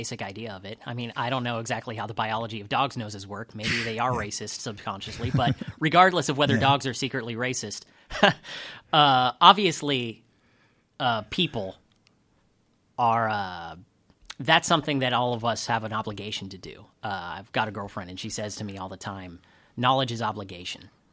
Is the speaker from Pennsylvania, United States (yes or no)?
yes; Reading, Pennsylvania, United States; I come from a family of Republicans. I come from Reading, which is a very, very Republican place.